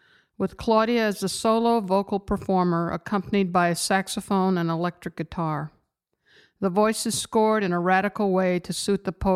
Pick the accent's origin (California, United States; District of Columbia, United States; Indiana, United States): Indiana, United States; I grew up in Indiana where the landscape is similar to other places in the Midwest like Illinois, Iowa, and Nebraska.